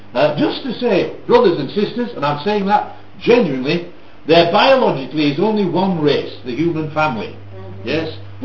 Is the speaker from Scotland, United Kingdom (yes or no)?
no; Yorkshire and the Humber, United Kingdom; I mean, you wouldn't know I came from Yorkshire, would you?